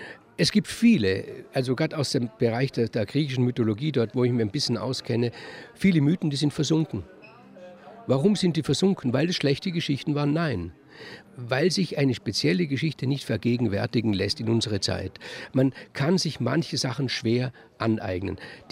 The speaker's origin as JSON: {"language": "German", "town": "Bregenz", "region": "Vorarlberg", "country": "Austria", "tie": "born or raised there", "said": "Ich habe in meiner Kindheit in Bregenz, gibt es eine Kapelle"}